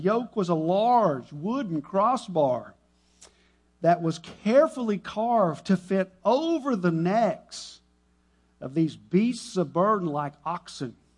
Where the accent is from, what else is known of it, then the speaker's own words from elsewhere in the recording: Texas, United States; See, we as Americans, I'm a Texan, I live in America, right?